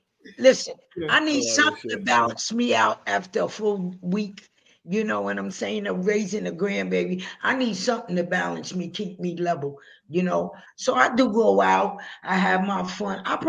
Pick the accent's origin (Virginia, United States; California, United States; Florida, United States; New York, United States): New York, United States; New York City; I contribute my success and my little pitfalls to where I grew up in the South Bronx and during that era that I grew up in the South Bronx. I'm a 50s baby, you know?